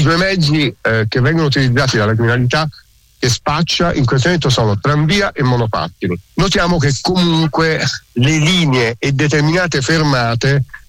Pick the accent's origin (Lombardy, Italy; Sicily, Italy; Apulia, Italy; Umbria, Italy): Sicily, Italy; Catania; la mia città natale è Catania